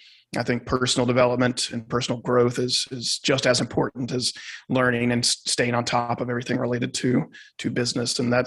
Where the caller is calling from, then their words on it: Tucker, Georgia, United States; I'm in Tucker, Georgia, which is a suburb just outside of Atlanta, Georgia.